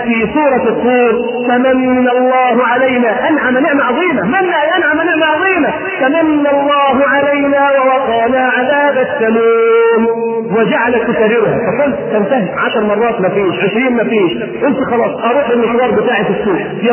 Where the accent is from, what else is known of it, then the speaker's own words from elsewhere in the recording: Egypt; اللهم احفظ بلدنا مصر وسائر بلاد